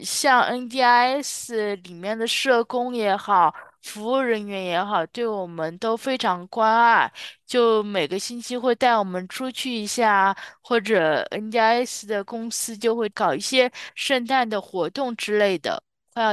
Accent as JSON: {"language": "Chinese", "region": "Shanghai", "country": "China", "moved": "yes", "lives_now": "Melbourne, Australia", "said": "我来自上海，我是2004年6月份来到墨尔本的，我现在是澳洲公民"}